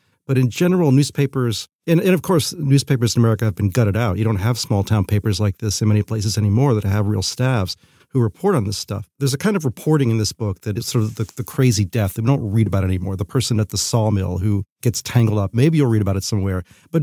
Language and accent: English; Charleston, West Virginia, United States; also born or lived in Naples, United States; I grew up in two places. I grew up in Charleston, West Virginia, and in Naples, Florida.